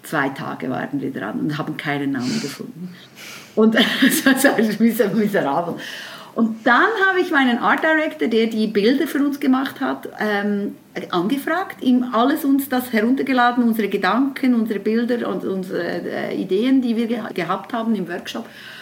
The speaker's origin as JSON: {"language": "German", "country": "Switzerland", "tie": "born or raised there", "said": "weil ich bin in der Schweiz geboren, ich fühle mich absolut als Schweizerin, ich kann das Schweizerdeutsch viel besser"}